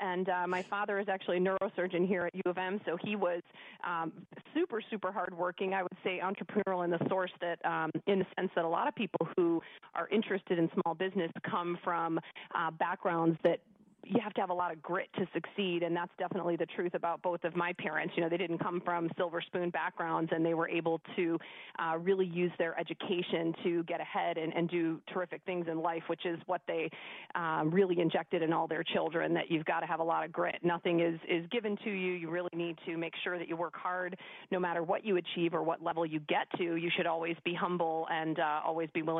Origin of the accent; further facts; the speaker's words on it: Ann Arbor, Michigan, United States; I did, actually. Yep, I grew up right here in Ann Arbor. I'm one of four kids